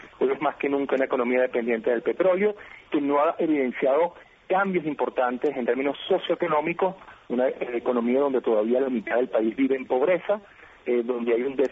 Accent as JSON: {"language": "Spanish", "country": "Venezuela", "said": "yo lo único que sé como venezolano y que quiero como venezolano es larga vida para el presidente."}